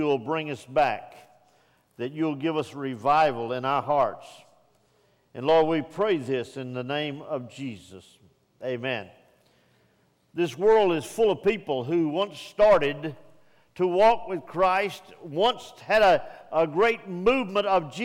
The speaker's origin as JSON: {"language": "English", "region": "Texas", "country": "United States", "tie": "born or raised there", "said": "Now, growing up in East Texas, we used to have tomato fields, we had cotton fields down there, corn fields, and everything."}